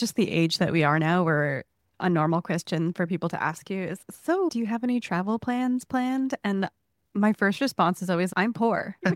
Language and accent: English; New York, United States; because I grew up in and around New York City or like in the surrounding suburbs of the Queens and Long Island